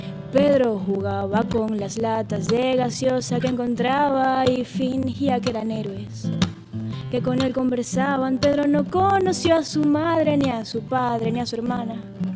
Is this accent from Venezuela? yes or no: yes; Venezuela; now in Miami, United States; Qué casualidad que estaba acá en Miami, tenía una semana de llegar. Yo me vine como una loca, me vine de Venezuela